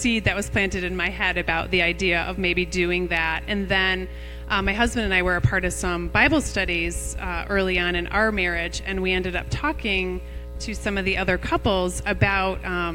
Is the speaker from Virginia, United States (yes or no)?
no; Michigan, United States; also born or lived in Vermont, United States; Both Kevin, my husband, and I, we grew up in Michigan, but we were on the East Coast for about 16 years.